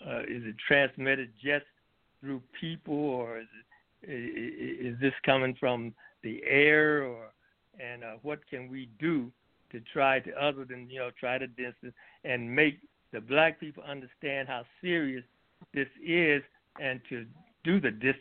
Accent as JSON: {"language": "English", "town": "Detroit", "region": "Michigan", "country": "United States", "said": "Just seemed like that I'm from Detroit, and it just heightened there so fast"}